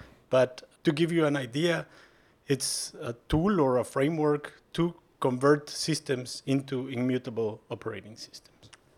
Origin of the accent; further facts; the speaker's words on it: Guatemala; now in Belgium; I am originally from Guatemala, but I'm living in Belgium